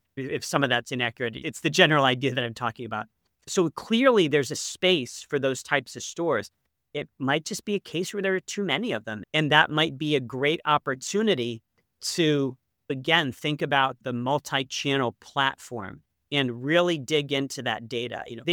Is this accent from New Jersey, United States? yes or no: no; Ohio, United States; Again, I grew up in Northeast Ohio.